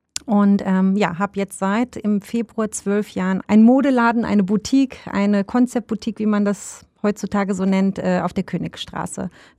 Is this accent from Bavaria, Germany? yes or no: no; Krefeld, North Rhine-Westphalia, Germany; ich bin 40 Jahre alt. Bin auch gebürtige Krefelderin und vor 50 Jahren, also ist mein Vater nach Deutschland gekommen aus dem ehemaligen Jugoslawien als Gastarbeiter. Und wir Kinder sind bis auf meinen Bruder hier geboren